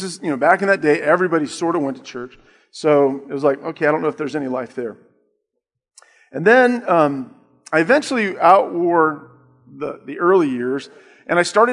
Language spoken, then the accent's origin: English; Herndon, Virginia, United States; I grew up in Herndon back when it was really a true farm town.